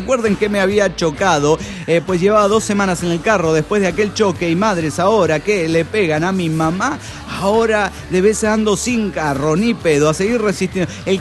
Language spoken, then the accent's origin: Spanish; Toluca, State of Mexico, Mexico; de Toluca, México.